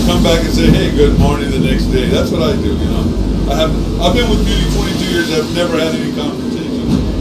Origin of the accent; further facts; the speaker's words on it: Los Angeles, California, United States; now in San Francisco, United States; I've been here since 1970. I'm originally from Los Angeles. I think I got up here when they were building BART, when Market Street was a shamble.